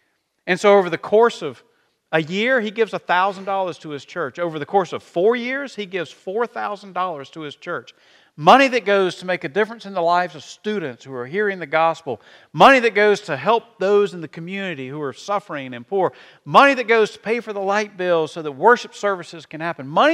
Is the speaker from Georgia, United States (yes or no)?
yes; Georgia, United States; If you've been around here for a while, you know that I grew up in the Middle Georgia area. I was gone for about 13 years before I came back.